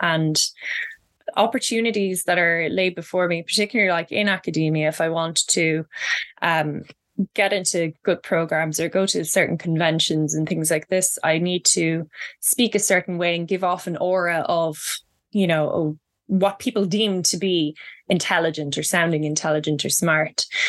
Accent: Midlands, Ireland; accent: Midlands country accent; You know, when I first went to college, I was made fun of for my you know, Midlands country accent. And this is the accent I use when I'm talking to people not from Ireland

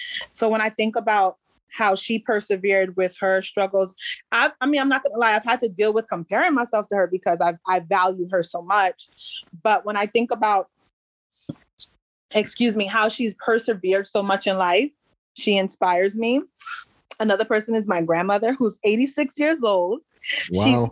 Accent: Paterson, New Jersey, United States; also born or lived in Palisades Park / Prospect Park; I grew up in the northern New Jersey area. So it isn't, the bulk of my adolescence was spent in Paterson, New Jersey. But I've lived in Palisades Park. I've lived in Prospect Park.

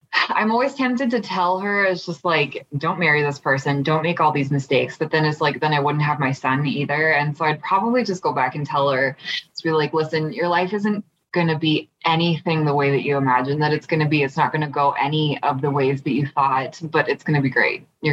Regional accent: Utah, United States; I grew up in Utah. I grew up in a very religious community

